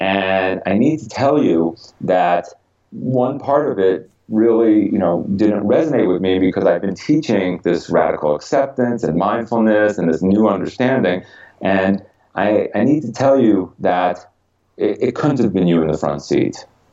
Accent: Stamford, Connecticut, United States; His father worked at the hardware store, like right where I grew up in Stamford, Connecticut.

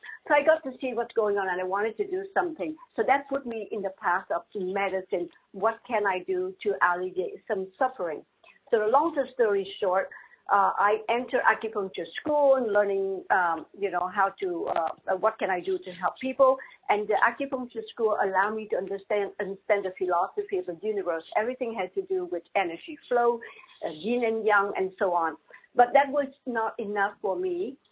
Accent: Vietnam; English is a second language; moved away; I was raised in Vietnam. I was raised two different cultures, Vietnamese and French. And so in 1975, when the war ended in Vietnam, I had to leave the country along with my parents.

